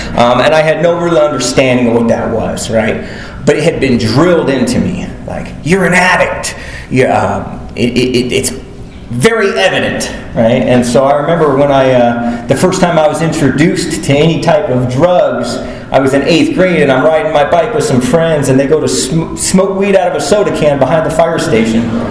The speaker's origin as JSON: {"language": "English", "town": "Apache Junction", "region": "Arizona", "country": "United States", "tie": "born or raised there", "said": "I live in Apache Junction, Arizona. I grew up in Apache Junction, Arizona. And the first feeling of shame I had was being from Apache Junction."}